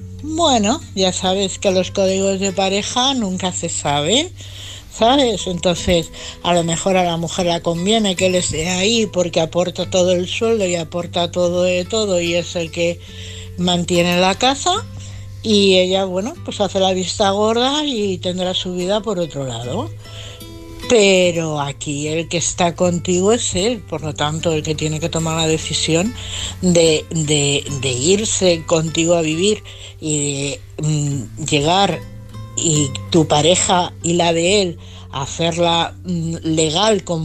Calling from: Madrid, Community of Madrid, Spain; de Madrid.

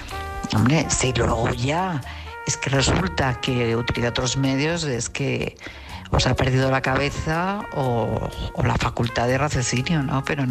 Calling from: Madrid, Community of Madrid, Spain; de Madrid.

